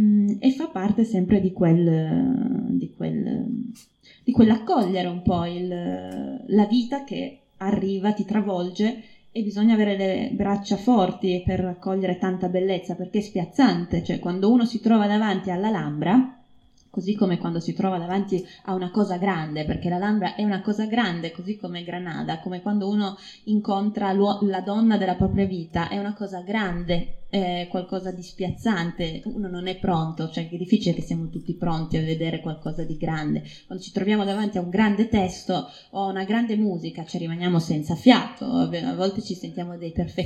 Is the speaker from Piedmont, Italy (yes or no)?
yes; Turin, Piedmont, Italy; accent: Turin; io sono nata a Torino, cresciuta a Torino, ma non sono una torinese, forse lo vedrete anche, cioè, i miei tratti non sono per niente torinesi, l'accento purtroppo sì, l'accento è proprio torinese